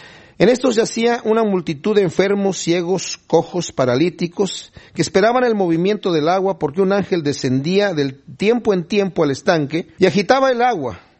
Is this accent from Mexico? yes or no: yes; Querétaro, Mexico; Yo soy de Querétaro, México